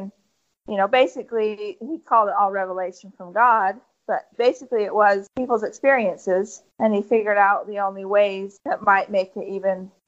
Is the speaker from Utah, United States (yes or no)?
yes; Sandy, Utah, United States; born there; I was born in Sandy, Utah, which is about 4.5 hours away from Colorado City, where the older compound is that my father lived in.